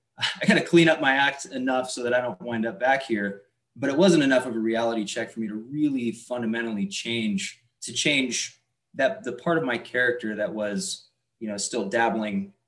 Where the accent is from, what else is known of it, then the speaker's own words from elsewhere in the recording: Graham, Washington, United States; also born or lived in Puyallup; I was born in Puyallup, Washington, which, you know